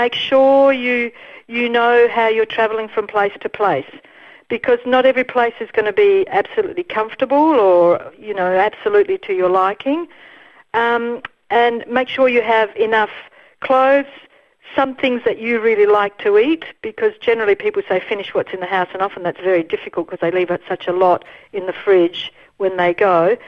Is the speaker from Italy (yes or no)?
yes; Trieste, Friuli-Venezia Giulia, Italy; I came originally from Trieste, so I have family both. Trieste is near the Slovene border, so I have family in Italy around that area, and I also have family in Slovenia around that area.